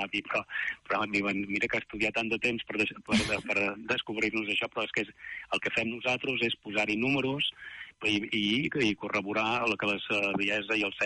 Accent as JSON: {"language": "Catalan", "town": "Girona", "region": "Catalonia", "country": "Spain", "also_born_or_lived": "Barcelona / Montseny"}